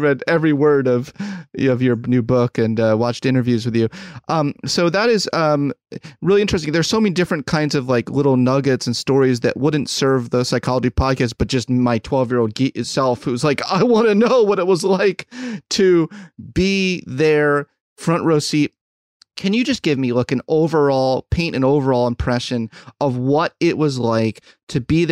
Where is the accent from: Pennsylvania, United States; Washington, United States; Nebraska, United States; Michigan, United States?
Pennsylvania, United States; Philadelphia; because I think I grew up in Philadelphia, you know